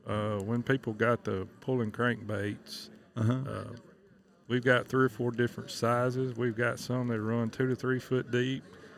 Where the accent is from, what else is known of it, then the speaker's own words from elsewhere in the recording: Tennessee, United States; I guess y'all can tell I'm from Tennessee.